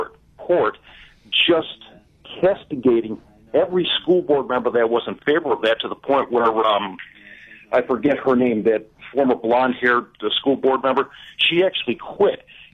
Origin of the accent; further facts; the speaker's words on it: New York, United States; now in Florida; Originally New York.